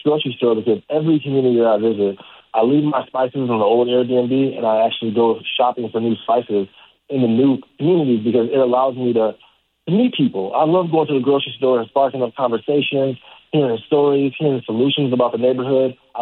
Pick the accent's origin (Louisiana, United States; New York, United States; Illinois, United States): Illinois, United States; Chicago; I'm like, I'm from Chicago. I don't even know what a kilometer is